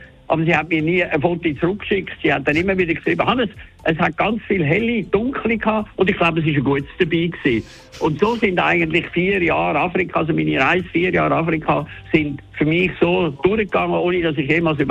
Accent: St. Gallen, Switzerland; ich bin in Toggenburg als Geissenbub aufgewachsen.

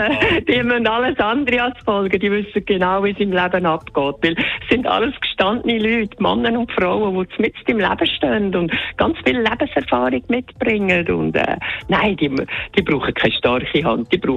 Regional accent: Lucerne, Switzerland; So schlimm nicht, aber ich bin aus dem Luzernischen und dort ist der Samichlaus ist ein Bischof, das ist anders wie bei uns

